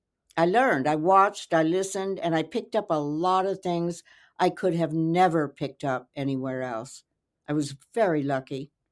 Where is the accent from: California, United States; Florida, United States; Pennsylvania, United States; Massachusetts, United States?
California, United States; moved away as an adult; Well, I'm a Californian, went to USC, party girl, had a great time there, flunked out, moved to New York to work for Women's Wear Daily and W, and they sent me to Paris